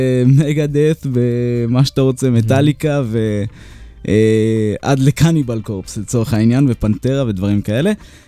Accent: Urim, Southern District, Israel; also born or lived in Beersheba; אני גדלתי בקיבוץ אורים. בכיתה י' הייתי שם ילד חוץ אחרי שהמשפחה שלי עברה לבאר שבע

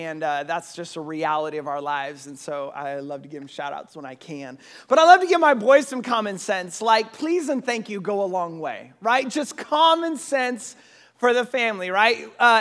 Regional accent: Washington, United States; I grew up in Eastern Washington where like the weather changes and it stays changed, you know

